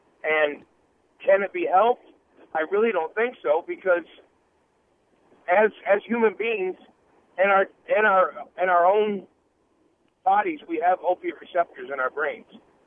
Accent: Michigan, United States; now in Wisconsin, United States; I'm from Michigan and just recently moved to Wisconsin.

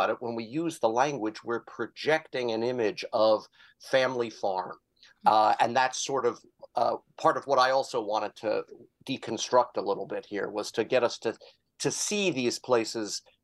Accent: Philadelphia, Pennsylvania, United States; also born or lived in Ohio; I'm a big city kid. I grew up in Philadelphia. I lived on the East Coast, and then I moved to Ohio, and now I live in a very small town, surrounded by corn and soybean fields

